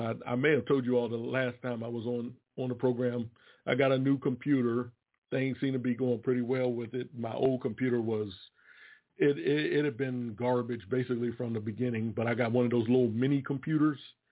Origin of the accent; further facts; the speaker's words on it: Washington, D.C., United States; moved away as an adult; also born or lived in Roanoke, Virginia; now in Durham, United States; I was born in Roanoke, Virginia. Grew up in the Washington, D.C. metropolitan area and decided to move down here. And I've been down here since 1988. You know, I was 19 years old when I first started living down here